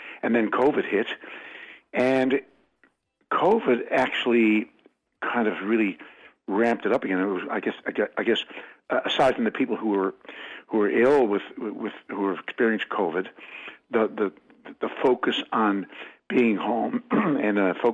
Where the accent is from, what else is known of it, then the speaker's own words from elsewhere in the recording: St. John's, Newfoundland and Labrador, Canada; so I'm from St. John's, Newfoundland. I like to tell people I'm from overseas, right?